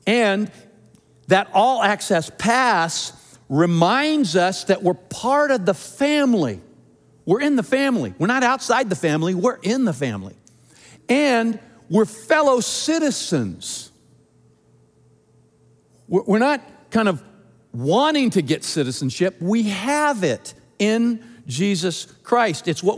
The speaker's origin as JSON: {"language": "English", "country": "United States", "said": "I'm an American. That's part of my identity."}